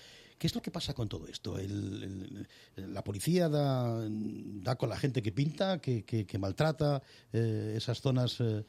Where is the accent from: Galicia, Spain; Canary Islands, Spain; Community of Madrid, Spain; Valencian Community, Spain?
Community of Madrid, Spain; Madrid; especialmente a mí como madrileño y como ciudadano